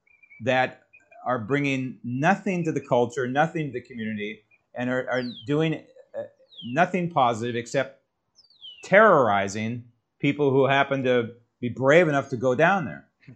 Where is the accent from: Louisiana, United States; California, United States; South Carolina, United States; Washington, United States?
California, United States; San Francisco; I grew up in San Francisco, but I have no clue.